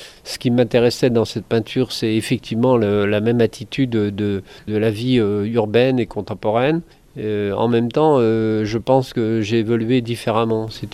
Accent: La Pommeraye, Pays de la Loire, France; Je suis du Maine-et-Loire, à La Pommeraye, dans le Maine-et-Loire. Je suis né à La Pommeraye

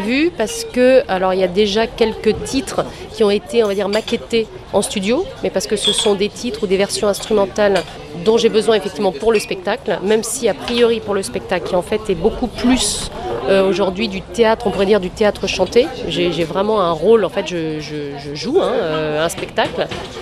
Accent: Quimper, Brittany, France; Ouais, je suis née à Quimper. J'ai toute ma famille à Brest.

